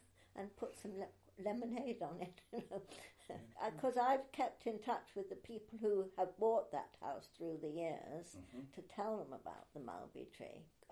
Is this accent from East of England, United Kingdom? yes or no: yes; Cambridge, East of England, United Kingdom; also born or lived in Southampton; lived in Cambridge since I was nine, because I was born in Southampton.